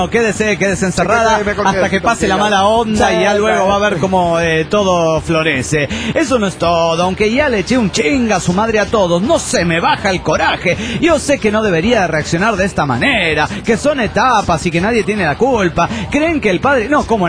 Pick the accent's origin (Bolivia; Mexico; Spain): Bolivia; Cochabamba; de Cochabamba, Bolivia.